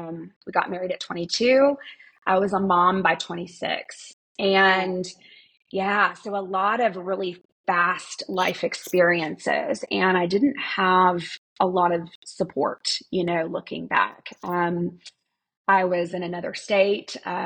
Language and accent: English; Houston, Texas, United States; born there; I was born in Houston, Texas, in the late 70s to really young parents.